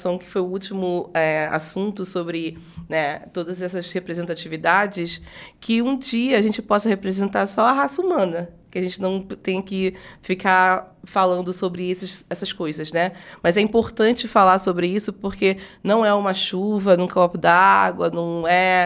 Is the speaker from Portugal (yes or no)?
no; Rio de Janeiro, Brazil; Eu sou carioca. Eu tô amando São Paulo.